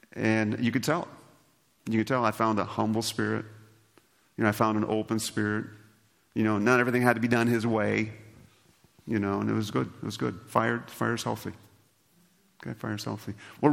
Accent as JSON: {"language": "English", "region": "Nebraska", "country": "United States", "tie": "born or raised there", "said": "Because I grew up in Nebraska, at least my understanding of chaff is"}